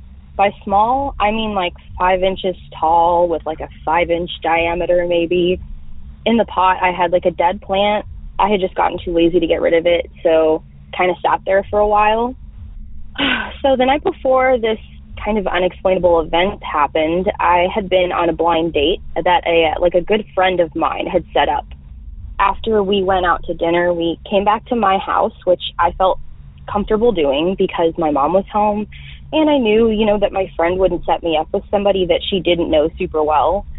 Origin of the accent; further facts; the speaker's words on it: Texas, United States; I'm from North Texas.